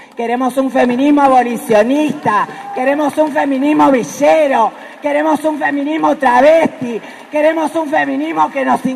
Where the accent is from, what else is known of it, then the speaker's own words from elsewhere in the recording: Santa Fe, Argentina; soy de Santa Fe, Argentina, travesti, feminista, entre otras tantas cosas.